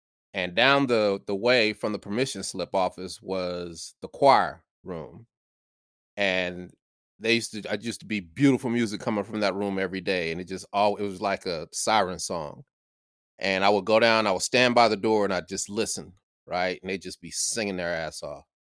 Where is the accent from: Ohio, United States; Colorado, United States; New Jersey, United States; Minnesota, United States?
Colorado, United States; Denver; We're from Denver, Colorado. We grew up together, me and Steve.